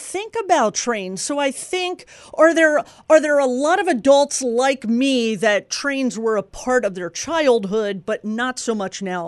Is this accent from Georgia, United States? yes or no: no; Dundalk, Maryland, United States; I grew up, I'm from Baltimore, and I grew up in Dundalk, Maryland, in Baltimore.